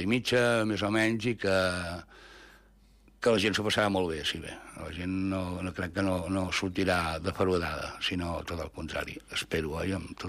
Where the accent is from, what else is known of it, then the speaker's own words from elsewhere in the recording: Barcelona, Catalonia, Spain; jo sóc fill de Barcelona, però a partir del meu avi tota la descendència … era de Figueres, de Torroella de Montgrí, o sigui que per la part de materna hi ha una vessant empordanesa